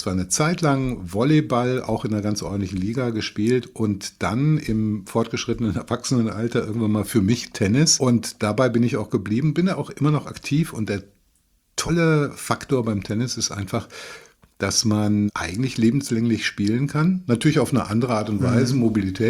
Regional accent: Koblenz, Rhineland-Palatinate, Germany; war, glaube ich, in meiner Heimatstadt Koblenz mal ein Jahr lang der schnellste 50 Meter Kraulschwimmer bei den 10-Jährigen

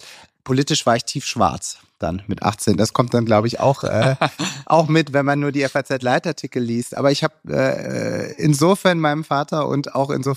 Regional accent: Ludwigsburg, Baden-Württemberg, Germany; also born or lived in Stuttgart / Rutesheim; Ich bin dann aufgewachsen erst in Rutesheim, dann in Ludwigsburg vor allem. Das ist so im Speckgürtel von Stuttgart, eine ganz schöne Barockstadt.

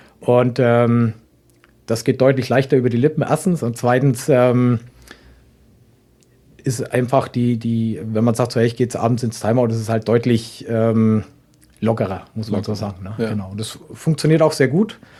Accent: Bamberg, Bavaria, Germany; now in Braunschweig, Germany; wenn ich nach Bamberg zurückgehe, dann sagen sie, ich hätte meinen Dialekt verloren. Also es hat so, ich bin jetzt auch schon 10 Jahre hier oder über 10 Jahre.

